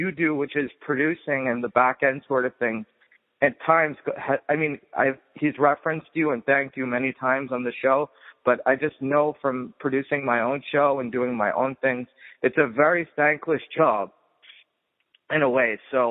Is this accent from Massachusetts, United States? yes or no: yes; Boston, Massachusetts, United States; I realized, wow, Conan's also from Boston, like me.